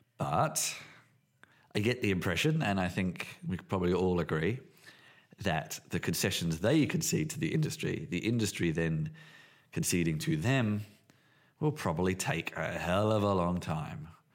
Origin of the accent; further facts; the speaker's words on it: Berlin, Germany; sometimes when you say, I'm from Berlin, and they look at you like, what? You don't sound German.